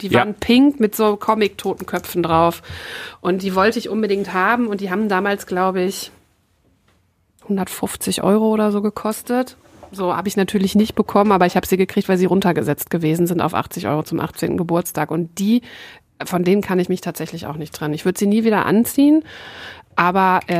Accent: Dinslaken, North Rhine-Westphalia, Germany; accent: Ruhrpott dialect; ich bin ja keine gebürtige Mülheimerin, ich komme ja quasi von nebenan aus Dienstlaken, also westlichstes Ruhrgebiet / Niederrhein. Habe aber natürlich trotzdem einen sehr ausgereiften Ruhrpott-Dialekt, da bin ich sehr stolz drauf und den lebe ich auch.

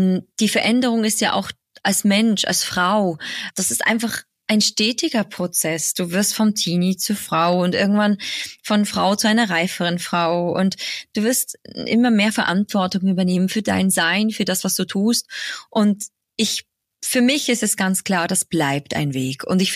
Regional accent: Switzerland; Das ist schon so meine Schweiz, meine Heimat

